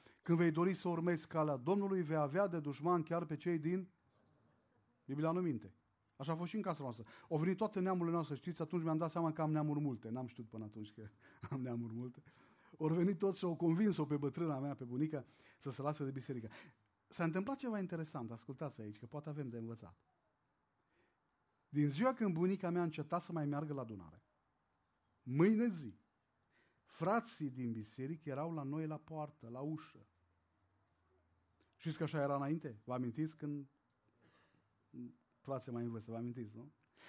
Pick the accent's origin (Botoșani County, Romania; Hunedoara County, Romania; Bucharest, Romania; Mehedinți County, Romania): Mehedinți County, Romania; Orșova; born there; m-am născut în Orșova, un oraș lângă Băile Herculane, poate știți zona aceea.